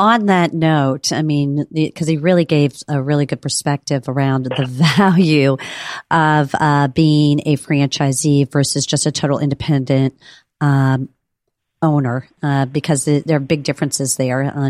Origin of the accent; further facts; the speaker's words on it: Cincinnati, Ohio, United States; the franchisor is actually headquartered in my hometown, Cincinnati.